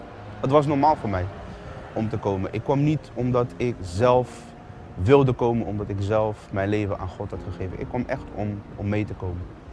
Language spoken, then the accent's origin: Dutch; The Hague, South Holland, Netherlands; Ik kom uit Den Haag.